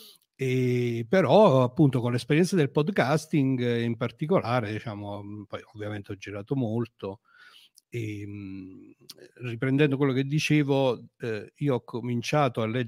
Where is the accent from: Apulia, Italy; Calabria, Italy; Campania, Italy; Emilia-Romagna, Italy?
Campania, Italy; Avellino; Sì, allora, io sono di Avellino, sono un avellinese, sì. Lavoro all'Università di Salerno, nel bellissimo campus di Fisciano